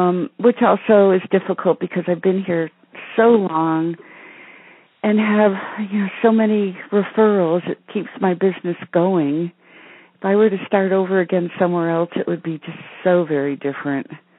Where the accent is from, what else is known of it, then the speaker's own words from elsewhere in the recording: Massachusetts, United States; now in Vermont, United States; No, I'm from the Berkshires in Massachusetts, similar, mm-hmm. not too far away.